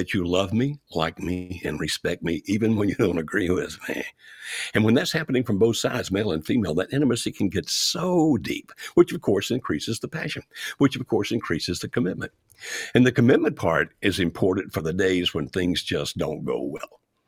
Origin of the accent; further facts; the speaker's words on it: the South, United States; accent: Deep South Southern; I'm a Southerner and I can't speak other languages than Deep South Southern.